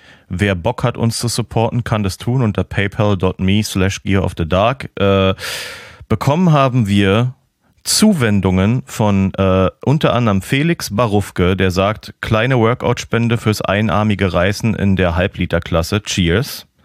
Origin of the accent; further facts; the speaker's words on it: Husum, Schleswig-Holstein, Germany; now in Berlin, Germany; Autobahn-Pendelfahrten zwischen Berlin und meiner alten Heimat Husum.